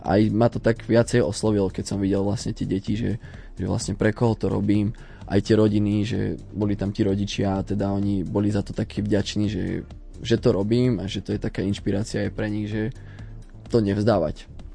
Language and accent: Slovak; Žilina Region, Slovakia; lebo veľmi inšpiroval veľa ľudí u nás na Kysuciach a začali robiť street workout